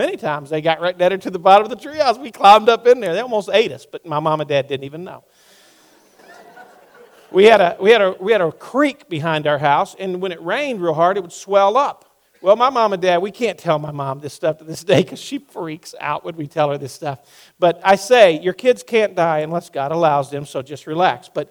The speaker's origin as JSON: {"language": "English", "region": "the South", "country": "United States", "said": "And literally, sometimes I'm a Southerner, you know."}